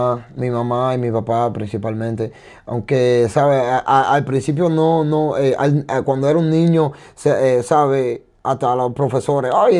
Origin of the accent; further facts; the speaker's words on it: Cuba; Súper que increíble porque yo vengo de Cuba. Yo vengo de Cuba y donde no hay nada, ¿sabes?